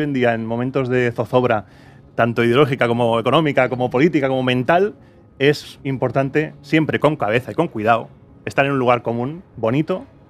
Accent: Spain; realmente somos nosotros los españoles de hoy, una mezcla de muchos pueblos

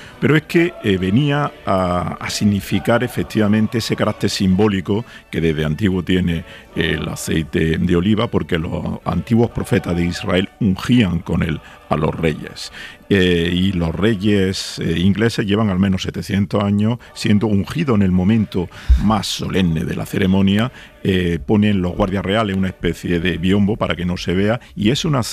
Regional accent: Jaén, Andalusia, Spain; botellas de aceite de oliva de mi tierra, de Jaén.

